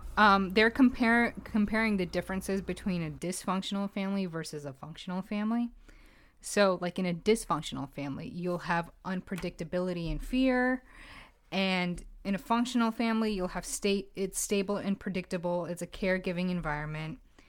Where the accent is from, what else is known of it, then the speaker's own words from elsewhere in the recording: Pakistan; I, as a Pakistani woman, have never been beaten in my life.